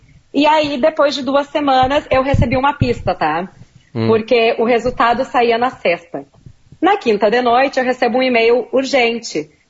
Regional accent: Porto Alegre, Rio Grande do Sul, Brazil; Eu sou de Porto Alegre mesmo, aham.

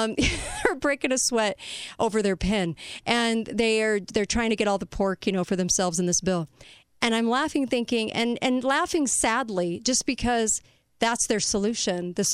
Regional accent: United States; I'm an American.

